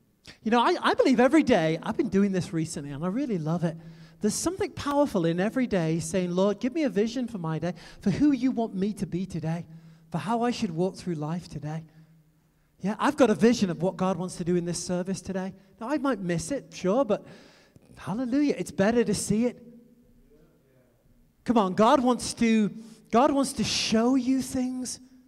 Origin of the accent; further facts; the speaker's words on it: United Kingdom; I'm British. We invented English, so...